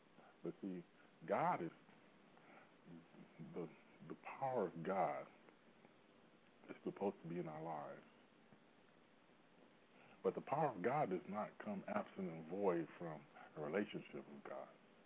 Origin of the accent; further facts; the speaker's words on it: Detroit, Michigan, United States; I don't care if it's the Detroit Pistons. I'm from Detroit.